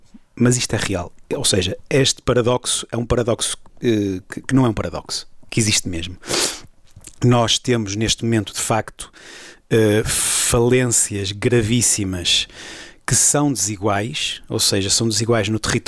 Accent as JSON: {"language": "Portuguese", "town": "Gondomar", "region": "Porto", "country": "Portugal", "lives_now": "Lisbon, Portugal", "said": "tenho 43 anos, sou originalmente de Gondomar, neste momento vivo em Lisboa, sou médico"}